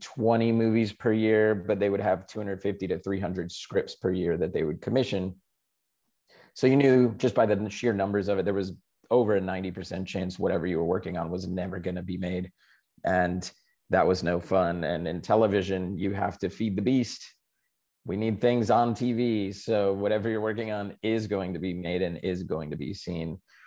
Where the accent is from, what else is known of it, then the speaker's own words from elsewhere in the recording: Florida, United States; Hello. I'm from Florida originally. Grew up there, went to undergrad there